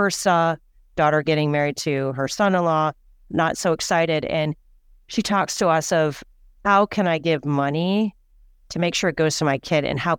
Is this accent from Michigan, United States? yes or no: yes; Michigan, United States; I grew up in Michigan and we had an acre garden that we grew 20 different crops on it.